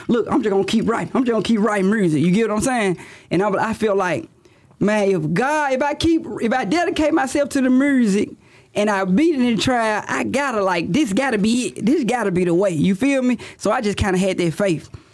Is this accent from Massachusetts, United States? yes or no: no; Memphis, Tennessee, United States; No, matter of fact, I'm from Memphis, but I catch the rap in Atlanta.